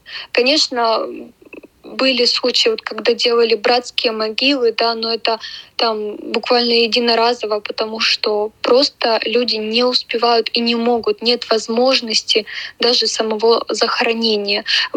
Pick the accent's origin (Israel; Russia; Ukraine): Ukraine; moved away as an adult; now in Germany; Сейчас я нахожусь в Германии со своей мамой. Мы как беженцы с Украины.